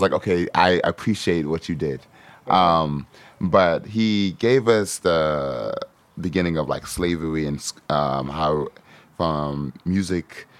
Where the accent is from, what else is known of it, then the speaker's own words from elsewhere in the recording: United States; born there; And, but I was born in America.